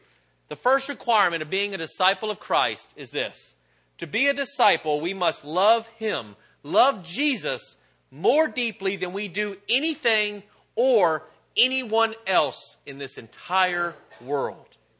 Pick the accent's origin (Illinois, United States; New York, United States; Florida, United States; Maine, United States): Florida, United States; Okeechobee; I grew up here in Okeechobee.